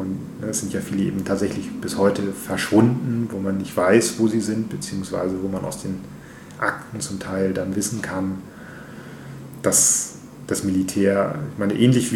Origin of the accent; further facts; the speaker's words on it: Hamburg, Germany; als Hamburger kennt man ja auch sowas wie Ohlsdorf oder Hügendorf